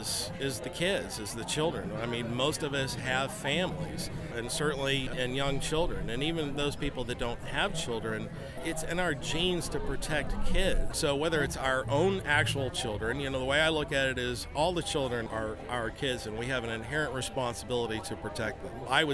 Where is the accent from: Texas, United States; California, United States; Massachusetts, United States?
Texas, United States; Pilot Point; also born or lived in Decatur; I'm from Pilot Point, Texas, formerly of Decatur, Texas.